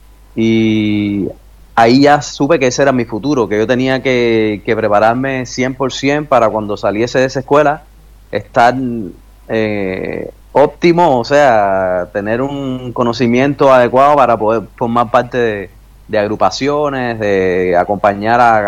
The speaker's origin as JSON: {"language": "Spanish", "town": "Santa Clara", "region": "Villa Clara", "country": "Cuba", "tie": "born or raised there", "said": "una casa de cultura que hay en Santa Clara, en mi ciudad natal"}